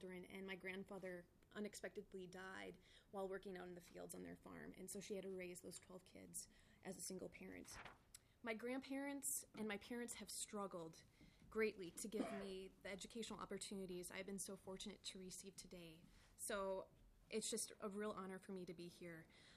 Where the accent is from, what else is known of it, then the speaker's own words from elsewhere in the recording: St. Cloud, Minnesota, United States; I'm originally from the St. Cloud area, and as a first-generation college student, I am grateful to the state of Minnesota